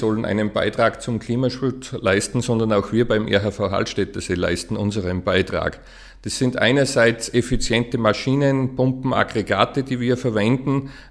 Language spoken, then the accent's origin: German; Bad Goisern, Upper Austria, Austria; Ich kann in diesem Fall für meine Heimatgemeinde Bad Gäusern sprechen.